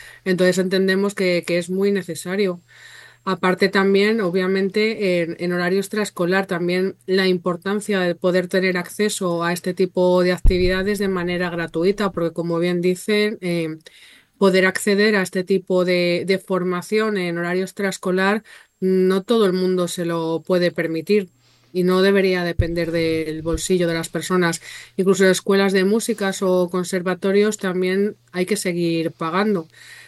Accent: Madrid, Community of Madrid, Spain; now in Leganés, Spain; Sí, bueno, yo soy de Madrid, no es por volverte loco, pero vivo en Leganés.

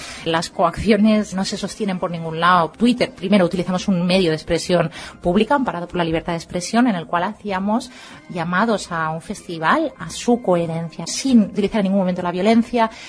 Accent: Spain; Nosotros somos un número de encausadas, provenimos del País Valencia y de Cataluña, de territorios, países catalanes

